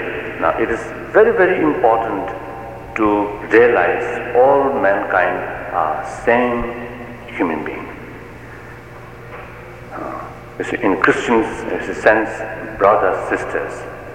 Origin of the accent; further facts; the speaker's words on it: Tibet, China; English is a second language; I come from East, particularly from Tibet, some remote place, but I am a human being.